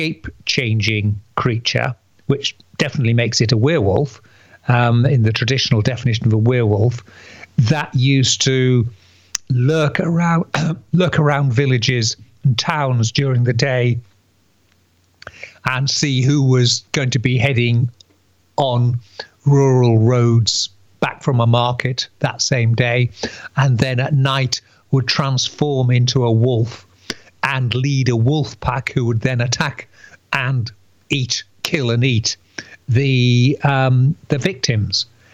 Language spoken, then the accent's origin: English; Scarborough, Yorkshire and the Humber, United Kingdom; And when I was growing up in Scarborough, which again is not very far from the villages of Folkton and Flixton